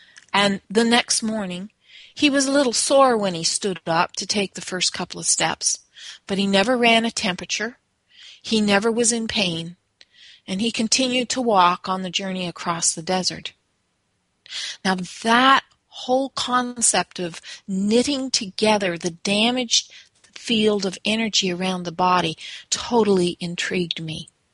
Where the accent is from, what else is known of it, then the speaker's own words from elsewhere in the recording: Toronto, Ontario, Canada; now in Dothan, United States; I actually live on a farm here in Dothan, Alabama. I'm originally from Toronto, Ontario